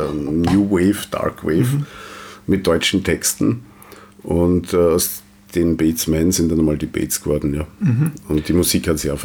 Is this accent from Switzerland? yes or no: no; Wiener Neustadt, Lower Austria, Austria; so wie der Lungenarzt auch in Wiener Neustadt, wo ich herkomme.